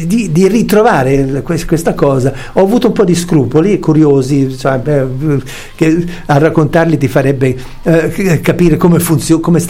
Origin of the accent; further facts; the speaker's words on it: Tuscany, Italy; io ho passato la mia infanzia in Toscana, un'infanzia come quelle di una volta in cui si stava fuori casa nei campi a caccia, pesca e rapina tutto il giorno